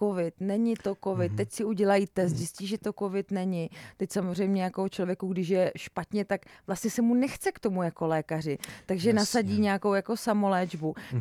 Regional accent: Moravia, Czechia; protože já jsem z Moravy, to znamená u nás moje maminka zásadně léčila, dej si na to slivovice.

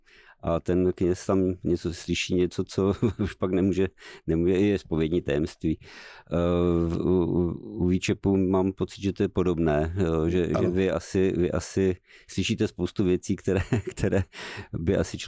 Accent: Moravia, Czechia; Pozor, já jsem z Moravy.

